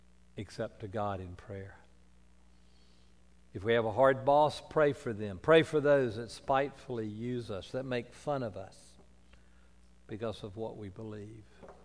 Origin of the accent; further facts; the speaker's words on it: the South, United States; Oh, I was raised in the South. I understand discrimination.